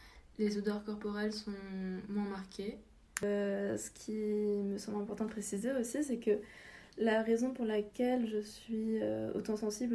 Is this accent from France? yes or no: yes; France; J'ai grandi en France, mais j'ai été beaucoup au Japon, parce que mon père est japonais. Donc j'ai passé beaucoup d'été au Japon quand j'étais petite.